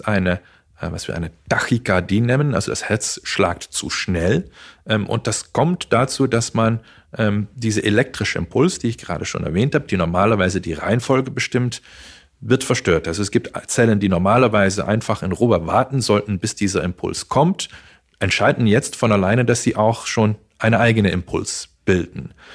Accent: Netherlands; Genau, ich komme aus Holland, habe dort studiert

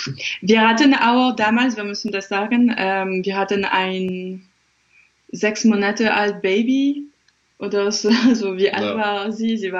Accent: France; German is a second language; now in Dresden, Germany; wir wohnen in Dresden, ich bin Französin

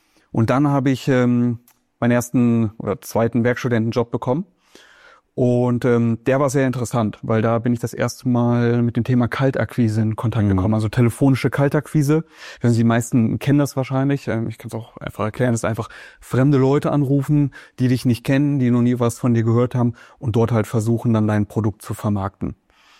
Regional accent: Kassel, Hesse, Germany; also born or lived in Weilburg; Und deswegen bin ich dann von Weilburg nach Kassel gezogen wieder. Weil sie hat hier in der Nähe gewohnt, weil ich hier in der Nähe aufgewachsen bin.

